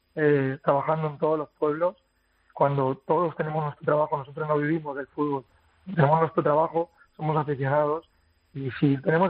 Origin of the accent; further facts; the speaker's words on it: Picanya, Valencian Community, Spain; now in Paiporta, Spain; Yo soy de Picaña, natal de Picaña. Mi familia vive en Picaña, pero llevo aproximadamente casi un año viviendo en Paiporta con mi pareja.